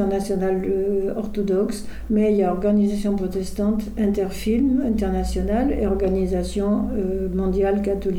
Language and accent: French; Cannes, Provence-Alpes-Côte d'Azur, France; je suis née à Cannes, j'ai grandi avec le festival.